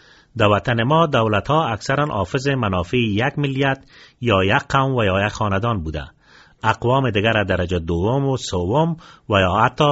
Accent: Afghanistan; حداقل این را باید قبول کنیم که همه ما افغان هستیم. افغانستان وطن ماست.

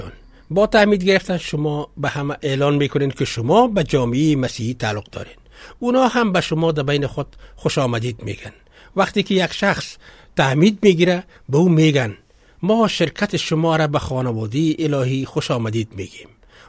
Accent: Afghanistan; ما امو افغان هستیم. وطن خود مثل هموطنهای دیگه ما دوست داریم. یا ما با امو قوم خود مثلا پشتون هستیم و یا تاجک تعلق داریم و او را حفظ میکنیم.

